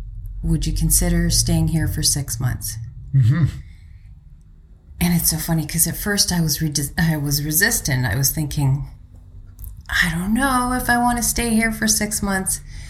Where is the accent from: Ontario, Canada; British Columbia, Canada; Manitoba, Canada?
British Columbia, Canada; Victoria; I came from Victoria